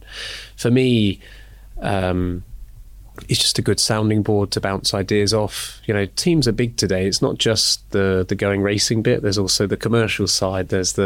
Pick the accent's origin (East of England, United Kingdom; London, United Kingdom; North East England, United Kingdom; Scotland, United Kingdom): East of England, United Kingdom; I'm from Norfolk, not from Yorkshire